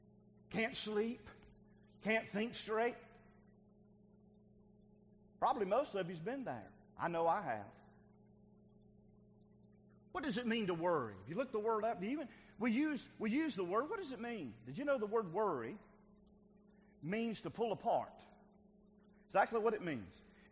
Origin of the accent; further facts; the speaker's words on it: the South, United States; I'm from the South. I don't say frog. I say frog.